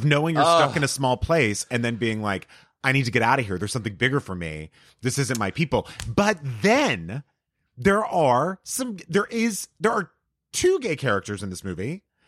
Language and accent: English; El Paso, Texas, United States; Texas. So I grew up in El Paso and my family's from, they live in Austin, Houston, Florida, and El Paso now.